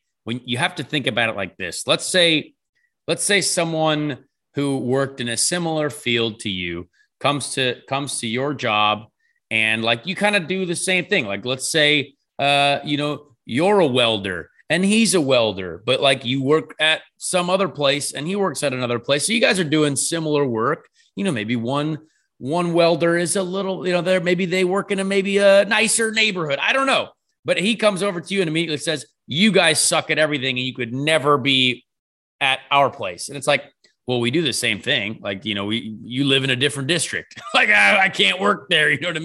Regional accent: United States; it's not a justifiable criticism to just because we're American, you know what I mean?

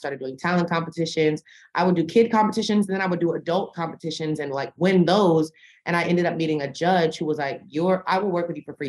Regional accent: the South, United States; Don't like I come from the South.

